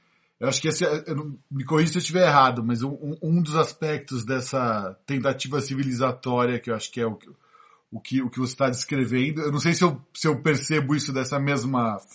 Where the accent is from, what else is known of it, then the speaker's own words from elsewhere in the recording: São Paulo, Brazil; accent: Paulista; eu não sei nem se eu tô falando como paulista de falar mindset ou se eu tô falando americanizada. É difícil determinar, estando aqui.